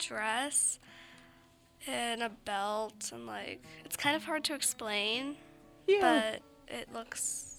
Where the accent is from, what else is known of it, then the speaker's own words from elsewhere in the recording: Pittsburgh, Pennsylvania, United States; I'm from Squirrel Hill.